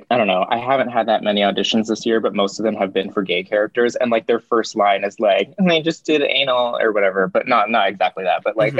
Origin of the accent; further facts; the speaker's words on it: Lake Arrowhead, California, United States; I grew up in Lake Arrowhead, California. Have you ever heard of it?